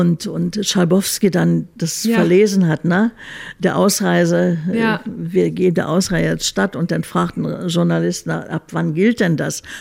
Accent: Berlin, Germany; Also Berlin ist schon meine Heimatstadt.

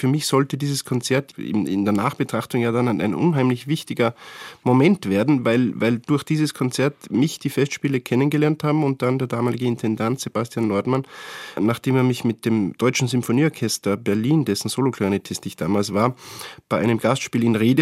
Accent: Austria; Bei uns in Österreich, dann stehen wir zu dritt am Stockerl.

